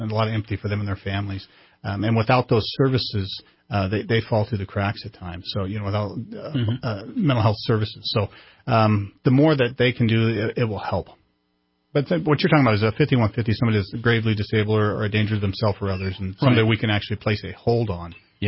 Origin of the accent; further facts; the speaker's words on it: California, United States; Actually, I was from Northern California